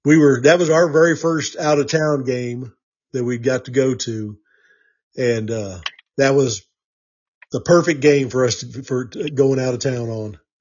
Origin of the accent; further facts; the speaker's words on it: Missouri, United States; I grew up on whitetail, so that's, you know, I'm from Missouri, so that's, we don't have any muleys down there.